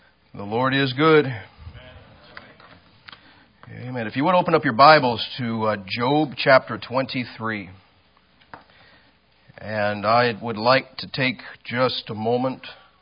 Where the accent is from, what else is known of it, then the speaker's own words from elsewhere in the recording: Ohio, United States; also born or lived in Texas; I'm a Midwesterner, and down south they like to call everybody up here Yankees. And then I've lived in Texas a while, and that's where I learned actually what Yankee meant. And I was called Yankee, but anyway, I lived in Texas a while, and then I'm from Ohio.